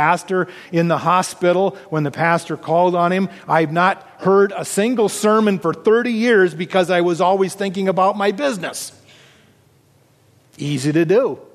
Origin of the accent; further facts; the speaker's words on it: Oregon, United States; Looking at my home state of Oregon